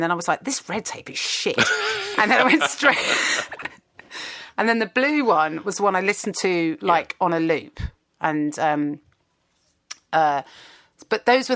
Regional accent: Kingston, London, United Kingdom; I grew up in Kingston, just outside of London

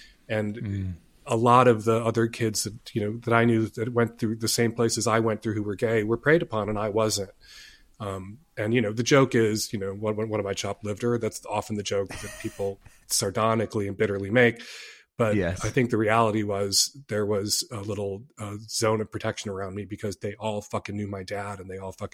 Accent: Chicago, Illinois, United States; And I was really fortunate in that I grew up in Chicago.

